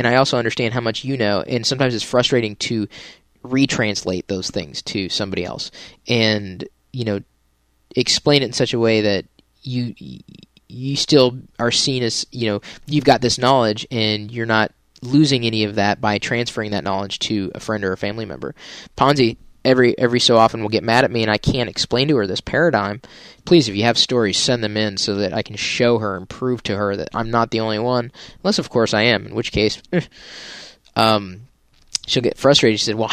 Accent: Midwest, United States; A lot of it even boils down to growing up in the Midwest versus growing up in the South where she grew up.

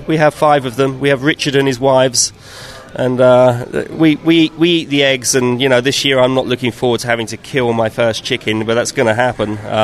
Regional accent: London, United Kingdom; now in Denmark; I'm from London-ish. Yeah, I am from the South.

